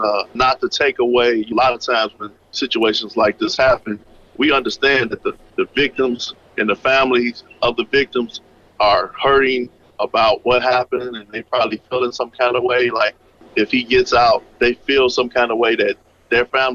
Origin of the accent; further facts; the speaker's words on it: Edna, United States; And once I got into it and I started talking to people from that same neighborhood, we grew up in Edna, I just started reaching out to people